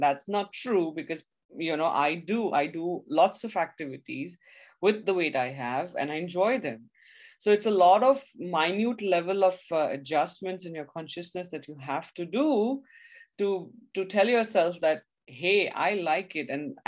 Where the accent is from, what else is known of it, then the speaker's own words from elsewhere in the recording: Mumbai, Maharashtra, India; when I came from Mumbai, you know, we have the same weather the whole year, right?